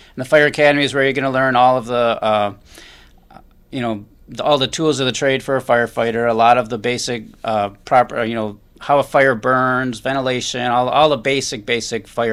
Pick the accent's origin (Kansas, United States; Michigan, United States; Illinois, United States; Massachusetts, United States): Michigan, United States; Detroit; I grew up around Warren and Evergreen area. Yeah, we lived there for a number of years. And so that was right on the Dearborn Heights border.